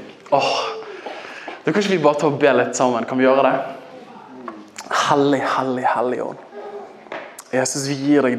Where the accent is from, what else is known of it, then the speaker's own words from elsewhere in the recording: Bergen, Vestland, Norway; Men jeg kommer fra Åsane bydel